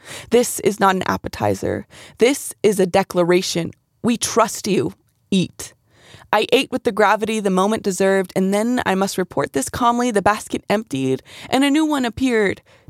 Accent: United States; As an American, I don't think a lot of us think about these things

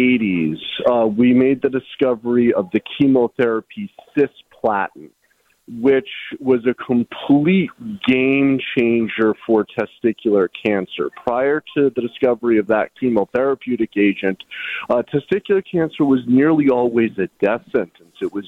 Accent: Colorado, United States; moved away as an adult; now in Hartford, United States; So I grew up in Colorado and went to undergrad and medical school there and did my residency at Stony Brook University on Long Island. And subsequently moved to Hartford and have been practicing in Connecticut for the last 9 years.

